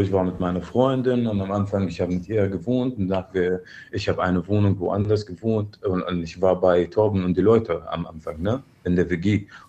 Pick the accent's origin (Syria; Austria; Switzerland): Syria; German is a second language; now in Germany; Ich komme aus Syrien, wir haben einen Krieg.